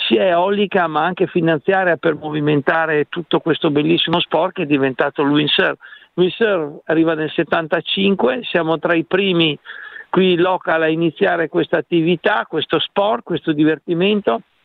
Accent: Riva del Garda, Trentino-Alto Adige, Italy; io sono di Riva del Garda, nel Garda Trentino

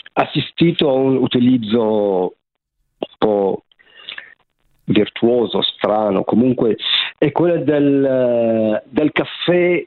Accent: Syria; now in Milan, Italy; Siriano, della Siria.

